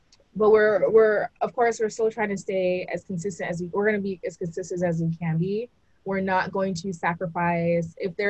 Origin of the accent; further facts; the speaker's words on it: Jamaica; everyone knows that we're both from Jamaica, still have family there, all of that.